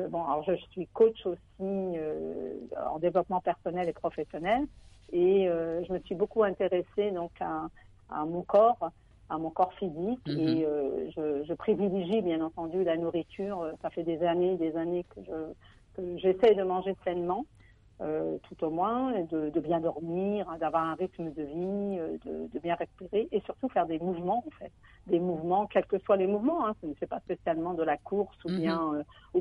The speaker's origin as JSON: {"language": "French", "country": "France", "tie": "born or raised there", "said": "Parce que je suis native de France."}